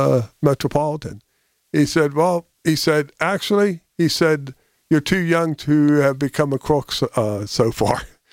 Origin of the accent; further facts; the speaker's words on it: Dormont, Pennsylvania, United States; now in Peters, United States; I grew up in Dormont.